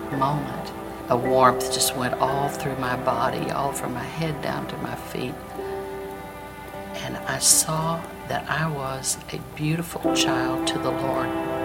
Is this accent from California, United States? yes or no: yes; San Diego, California, United States; I grew up in San Diego in a very poor area.